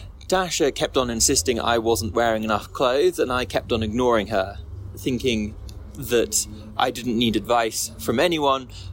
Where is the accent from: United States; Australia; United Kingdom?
United Kingdom; Being very British, I think I tried to phrase it as diplomatically as possible.